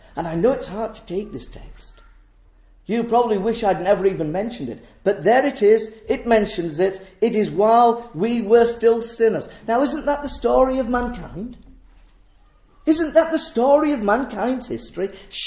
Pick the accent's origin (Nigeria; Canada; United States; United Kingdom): United Kingdom; Clayton West, Yorkshire and the Humber; When I was a boy, I grew up in Clayton West from being about 12 years of age.